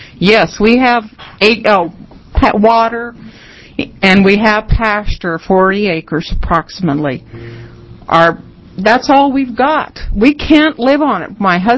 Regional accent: Madras, Oregon, United States; I'm from Madras, Jefferson County.

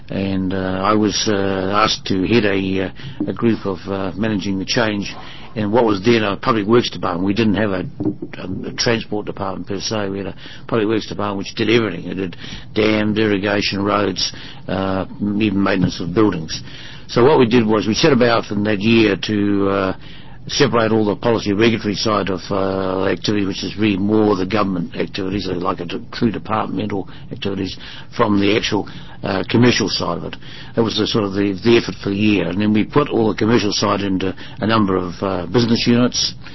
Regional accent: New Zealand; I come from New Zealand, and have lived there all my life, and have travelled the world quite a bit

